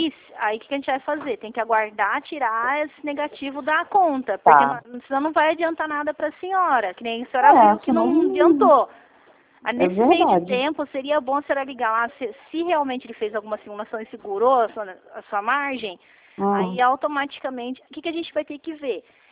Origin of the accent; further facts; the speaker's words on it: São Paulo, Brazil; mas eu sou do interior de São Paulo, tá? Eu não sou do Rio de Janeiro.